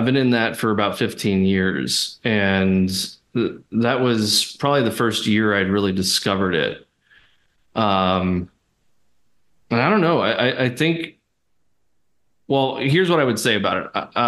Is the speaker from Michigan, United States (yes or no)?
no; Hawaii, United States; I'm from Hawaii. That's where I was born. … doesn't really give it away that I'm from Hawaii.